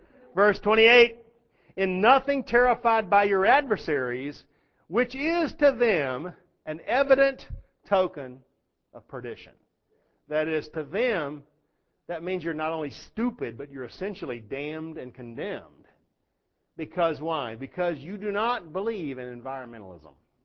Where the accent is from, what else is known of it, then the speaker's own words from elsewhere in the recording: Texas, United States; So I grew up in Texas knowing we were going to die in a nuclear blast.